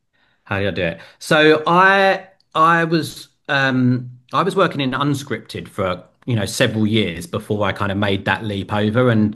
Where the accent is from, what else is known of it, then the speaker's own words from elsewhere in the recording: London, United Kingdom; I'm from Southeast London.